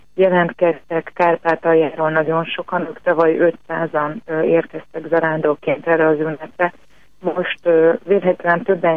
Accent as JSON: {"language": "Hungarian", "town": "Vác", "region": "Pest", "country": "Hungary", "tie": "born or raised there", "said": "én ugye Vácon nőttem fel"}